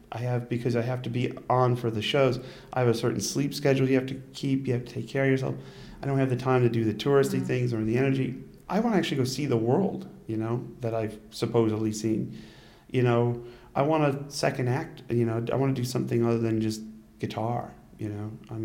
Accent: Utica, New York, United States; Because Utica, New York, I don't know.

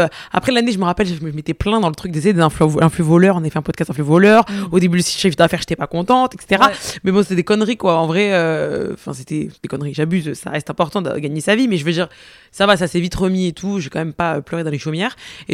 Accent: Marseille, Provence-Alpes-Côte d'Azur, France; je suis marseillaise

